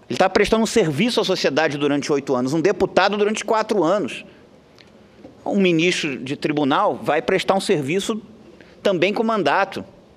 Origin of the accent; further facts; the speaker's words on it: Brazil; Será que é esse tipo de forma de administração pública que a gente sonha como brasileiros?